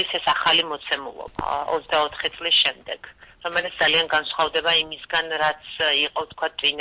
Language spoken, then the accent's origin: Georgian; Sukhumi, Abkhazia, Georgia; მეც, რომელიც სოხუმიდან ვარ დევნილი ვარ